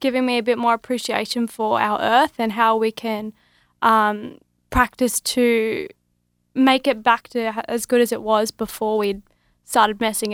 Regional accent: Gold Coast, Queensland, Australia; I'm from Gold Coast, Australia.

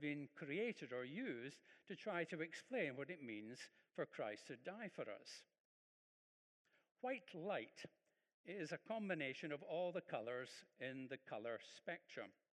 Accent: Prestwick, Scotland, United Kingdom; I was brought up in Prestwick in Ayrshire, which has, as many towns and villages in the country have, a market cross or a market cross.

